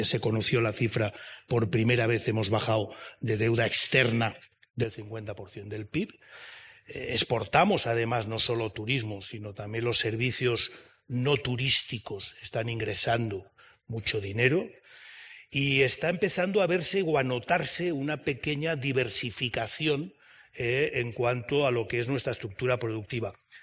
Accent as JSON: {"language": "Spanish", "country": "Spain", "said": "A mí me sigue dando vergüenza como español que encabecemos los rankings europeos en pobreza infantil"}